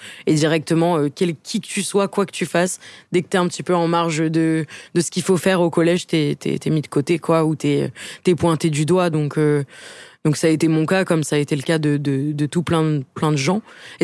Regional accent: Montpellier, Occitanie, France; Je suis née, j'ai grandi, j'ai fait toute ma scolarité à Montpellier, dans le sud.

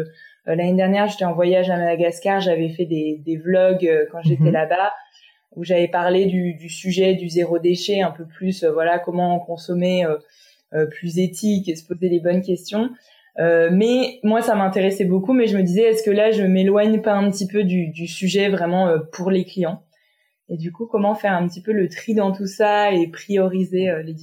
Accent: France; je suis d'origine franco-malgache. Donc j'ai une mère française et un père malgache et j'ai grandi en France

